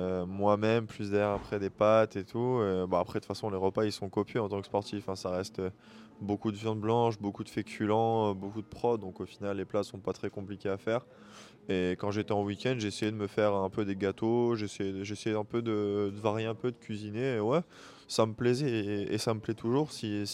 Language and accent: French; Boulogne-sur-Mer, Hauts-de-France, France; also born or lived in Toulon; je suis né à Boulogne-sur-Mer, j'ai grandi à Boulogne-sur-Mer. J'ai passé 4 ans dans le sud également, sur Toulon. Donc de mes, j'ai fait de mes 13 ans à 14 ans et demi. Et j'ai fait 16 ans, 18 ans.